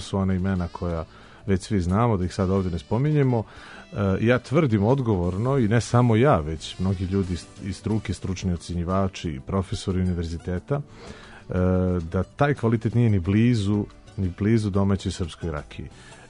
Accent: Serbia

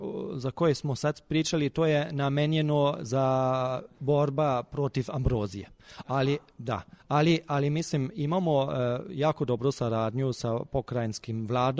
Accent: Germany; Serbian is a second language; now in Serbia; ja kao Nemac moram primetiti da ovde u Srbiji ima veliki disciplina što se tiče kraja radnog vremena.

